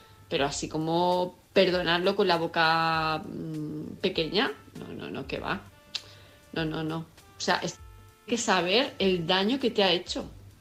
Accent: Palma, Balearic Islands, Spain; de Palma de Mallorca

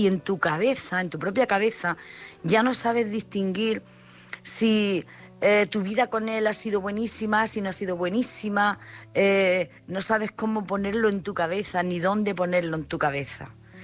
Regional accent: Jaén, Andalusia, Spain

